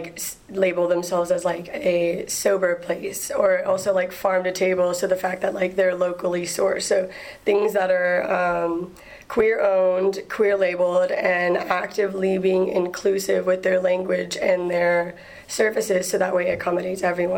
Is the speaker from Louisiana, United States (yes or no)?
yes; Lafayette, Louisiana, United States; I didn't get that type of diversity as I had whenever I was growing up in Lafayette.